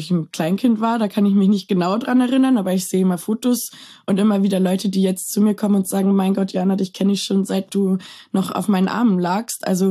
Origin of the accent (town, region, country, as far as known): Bad Salzuflen, North Rhine-Westphalia, Germany; born or raised there; also born or lived in Lemgo